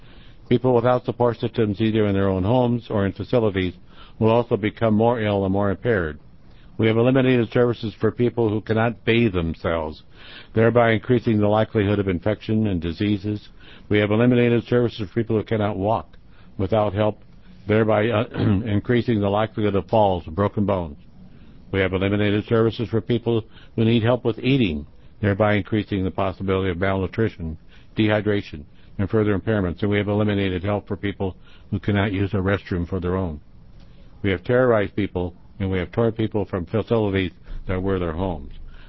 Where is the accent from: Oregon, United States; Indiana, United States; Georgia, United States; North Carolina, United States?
Oregon, United States; Newport; from Newport, Oregon